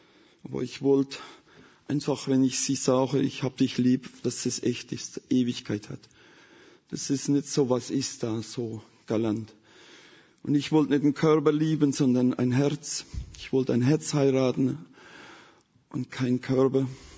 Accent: Rhineland-Palatinate, Germany; accent: Palatinate dialect; Ihr merkt, ich komme aus der Pfalz, habe Dialekt und ich möchte mich jetzt schon für eure Mühe bedanken, mich zu verstehen.

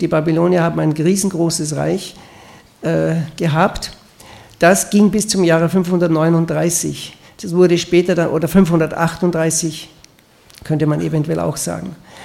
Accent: Austria; now in Switzerland; später bin ich nach Österreich gekommen, ich bin Österreicher, also seit 20 Jahren wohnen wir in der Schweiz, meine Frau ist Schweizerin.

